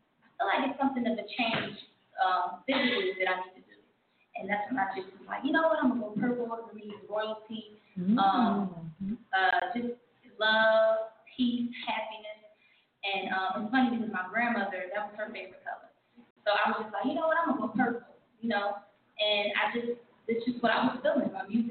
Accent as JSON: {"language": "English", "town": "Philadelphia", "region": "Pennsylvania", "country": "United States", "said": "And I felt like his personality and my personality, I'm from Philly."}